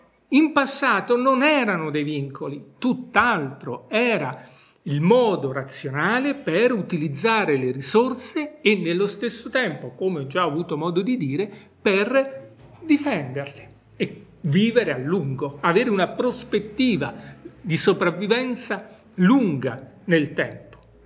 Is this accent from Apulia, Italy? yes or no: no; Marche, Italy; io vengo dalle Marche.